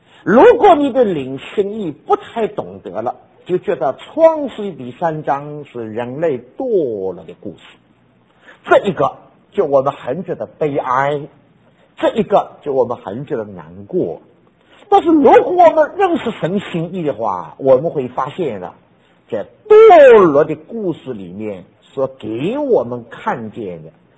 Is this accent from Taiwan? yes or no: no; New York, United States; 我从纽约来